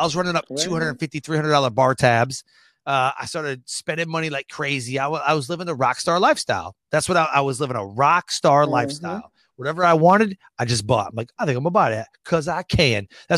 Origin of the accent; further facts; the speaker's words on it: Michigan, United States; You know, I grew up in Michigan, so we had all four seasons.